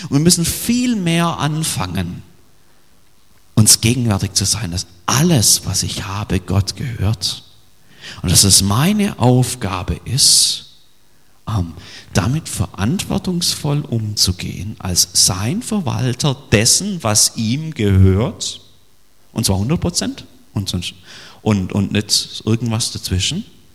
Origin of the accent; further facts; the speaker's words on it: Germany; Und als Deutsche reden wir immer nicht gern über Geld und das ist eigentlich blöd